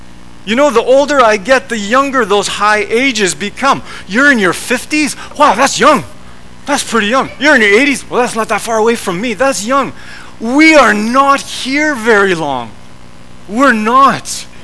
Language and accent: English; Canada; well, I'm a pastor and I'm a father and I'm a husband and I'm a Canadian.